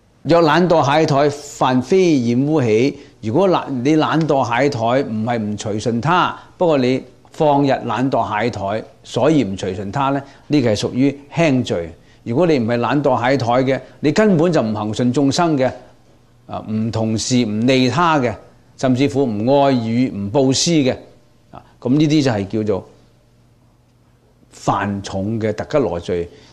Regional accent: China; 但是我們中國人呢，通常翻譯呢就 不翻譯這個 Zadu 出來的。因為為什麼呢？他音呢對於我們中國言語的音不是那麼好聽。

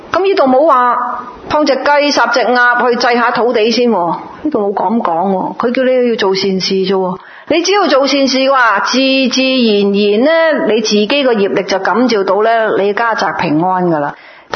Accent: China; 我哋中国人咪最兴嘅猪脚姜或者整咩鸡汤补身，系咪啊？

